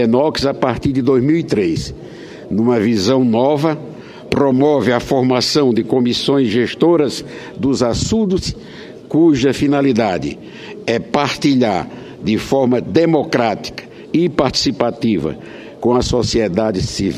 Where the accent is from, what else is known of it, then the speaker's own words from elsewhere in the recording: São Gonçalo, Paraíba, Brazil; O São Gonçalo, eu faço esse registro porque é na minha terra.